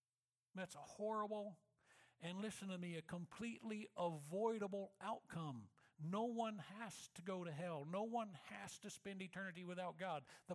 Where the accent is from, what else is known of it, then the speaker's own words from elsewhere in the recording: Missouri, United States; I'm a redneck from Missouri, so that could be that I'm a little slow.